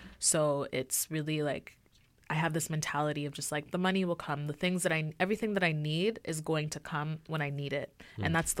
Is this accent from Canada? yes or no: yes; Montreal, Quebec, Canada; also born or lived in Nigeria; I've lived in a lot of different cities in Canada, but Montreal is definitely my hometown, and it's where I spent the majority of my life.